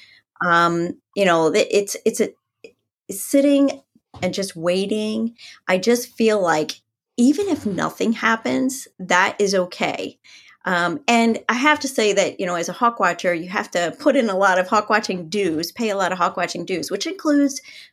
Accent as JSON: {"language": "English", "region": "Maryland", "country": "United States", "tie": "born or raised there", "said": "where I grew up in Maryland, and we took a day trip up to the sanctuary."}